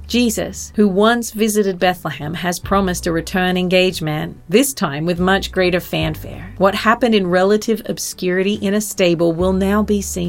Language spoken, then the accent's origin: English; Australia; born there; because I was born in Australia and we don't celebrate Thanksgiving.